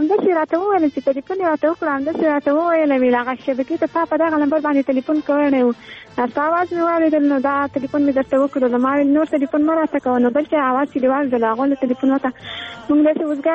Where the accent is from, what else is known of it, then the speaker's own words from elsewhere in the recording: Farah, Afghanistan; موږ د فراه ولایت یو